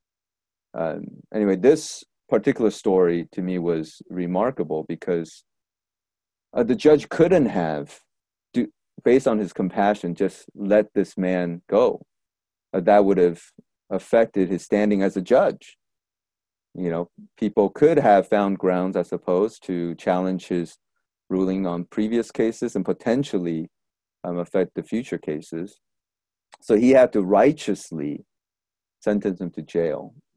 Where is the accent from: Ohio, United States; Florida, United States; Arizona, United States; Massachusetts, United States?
Massachusetts, United States; Boston; I'm from Boston